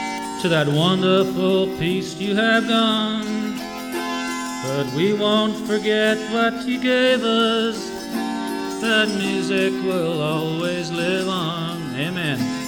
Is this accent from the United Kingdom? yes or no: yes; England, United Kingdom; When I was a young boy growing up in England, most of my friends were into the ….